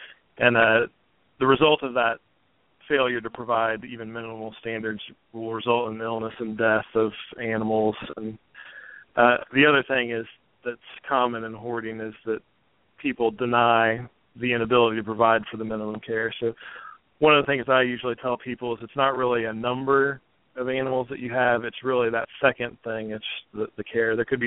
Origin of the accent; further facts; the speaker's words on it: Dayton, Ohio, United States; moved away as an adult; Well, originally I'm from Dayton, Ohio, and I grew up in the Ohio area. That's where I went to undergraduate and graduate school.